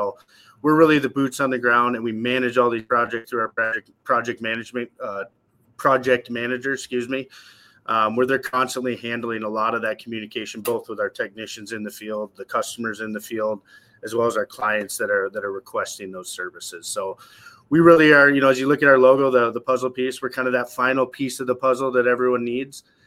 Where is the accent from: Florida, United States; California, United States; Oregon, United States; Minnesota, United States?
Minnesota, United States; being a Minnesotan myself, I never realized how much of a unique situation that is to walk on water.